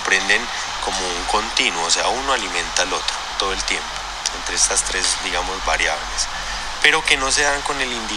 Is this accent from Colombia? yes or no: yes; Rionegro, Antioquia, Colombia; vengo del municipio de Río Negro, Antioquia.